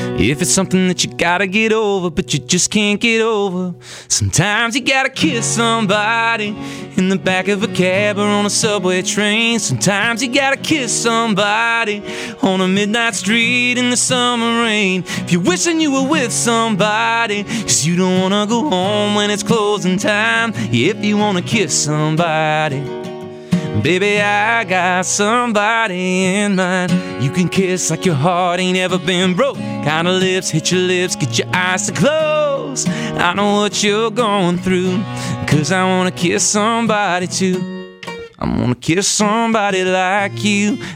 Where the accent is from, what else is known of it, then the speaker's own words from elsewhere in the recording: Newcastle, New South Wales, Australia; when I saw a guy play in my hometown of Newcastle, a couple of hours north of Sydney